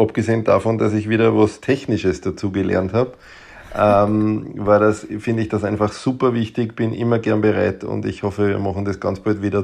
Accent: Lower Austria, Austria; now in Vienna, Austria; ich bin natürlich in Wien zu Hause und wir haben halt eine hohe Dichte an Kinderärzten. Ich komme aber aus dem Grenze-Wein-Waldviertel

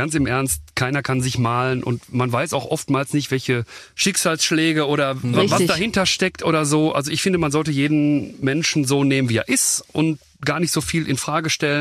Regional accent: North Rhine-Westphalia, Germany; Wir kommen aus dem Ruhrgebiet, da ist natürlich die eine oder andere Brauerei gerne mal um die Ecke.

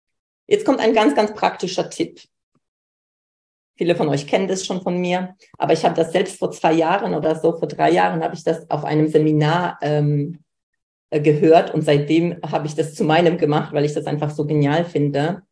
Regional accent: Poland; Ich komme aus Polen, wenig Geld.

